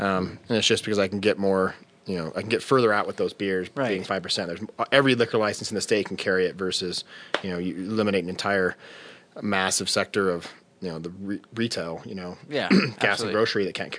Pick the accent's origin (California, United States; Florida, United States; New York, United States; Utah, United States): Utah, United States; Beer, it's special to my heart because I grew up in Utah